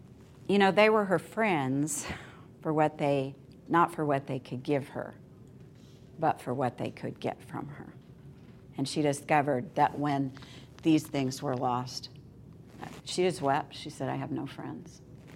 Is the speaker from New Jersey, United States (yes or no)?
no; Illinois, United States; we're both originally from Illinois, and now I'm in Texas.